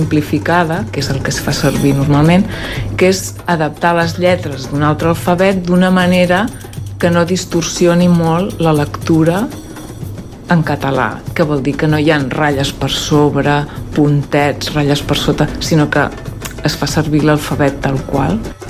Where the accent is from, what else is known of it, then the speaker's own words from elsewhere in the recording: Catalonia, Spain; accent: Central Catalan; ja no diem gazpacho, diem gazpacho els que som del català central